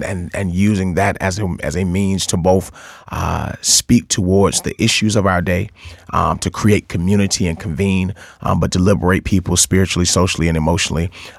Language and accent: English; Atlanta, Georgia, United States; I'm from Atlanta, Georgia, originally.